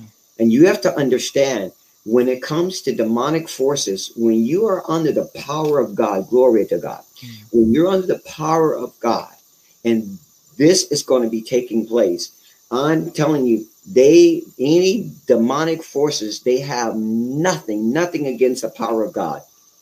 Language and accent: English; England, United Kingdom; because I'm English. You know, I speak English.